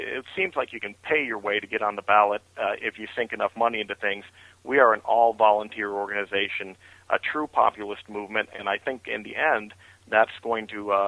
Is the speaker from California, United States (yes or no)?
yes; California, United States; You know, I really want to get this to succeed in California. It's my home state.